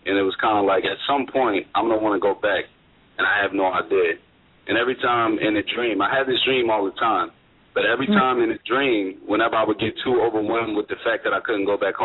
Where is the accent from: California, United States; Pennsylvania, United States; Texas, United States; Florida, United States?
Pennsylvania, United States; Philadelphia; I'm sorry … I'm from Philly.